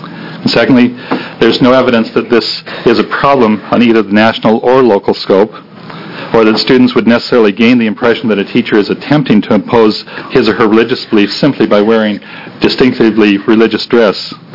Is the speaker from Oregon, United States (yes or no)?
yes; Oregon, United States; also born or lived in Asia / Singapore; I was born and raised in Oregon here, and however, I've had the privilege of living for 18 years in Asia. For a small part of that, I lived in Singapore.